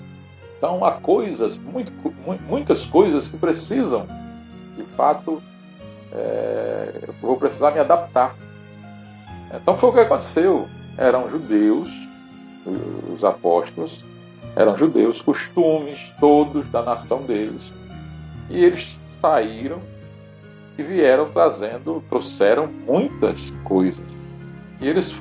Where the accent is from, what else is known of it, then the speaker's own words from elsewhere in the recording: Salvador, Bahia, Brazil; accent: Northeastern Brazilian; also born or lived in Natal; now in Pará, Brazil; Eu sou nordestino, né? Nasci em Natal, me criei em Salvador, na Bahia, e vim para cá. Estou aqui há mais tempo do que morei nesses lugares. Mas eu tenho ainda costumes e a minha fala mesmo, ela é uma fala ainda muito nordestina.